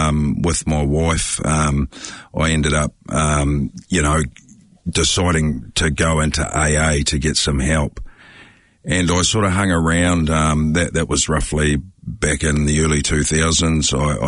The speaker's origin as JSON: {"language": "English", "region": "Waikato", "country": "New Zealand", "tie": "born there", "said": "I was born in the Waikato in a fairly loving family"}